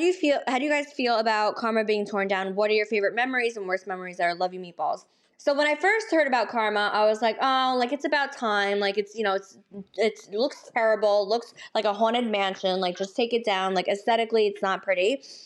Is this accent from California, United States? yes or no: no; Chicago, Illinois, United States; from Chicago.